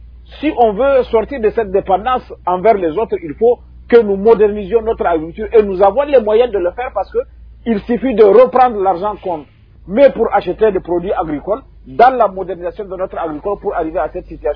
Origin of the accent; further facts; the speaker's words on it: Niger; La situation qui a été décrite est à plusieurs égards la même dans mon pays et au Sahel, que je connais assez bien.